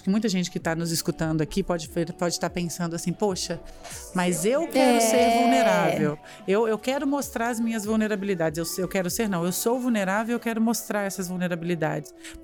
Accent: Barbacena, Minas Gerais, Brazil; porque quando eu era pequena em Barbacena, porque sim, eu sou de Barbacena

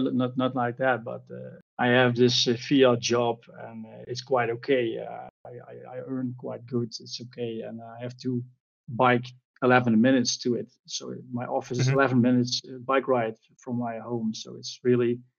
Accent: Netherlands; from the Netherlands

